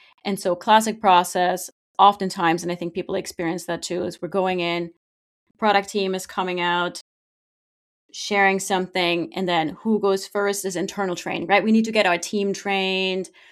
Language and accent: English; Germany; English is a second language; now in United States; I'm originally from Germany, but I've been in the U.S. for a very long time.